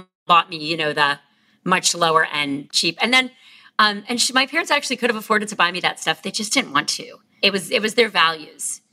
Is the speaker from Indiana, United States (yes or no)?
no; North Miami Beach, Florida, United States; So I grew up in North Miami Beach, Florida, you know, a suburb.